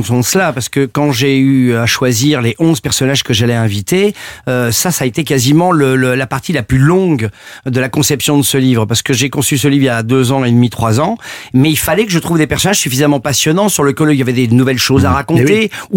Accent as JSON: {"language": "French", "town": "Paris", "region": "Île-de-France", "country": "France", "tie": "born or raised there", "said": "il a fondé le quartier du Marais, quartier dans lequel j'ai grandi, Marais à Paris, pardon, et dans lequel j'ai fait mes études."}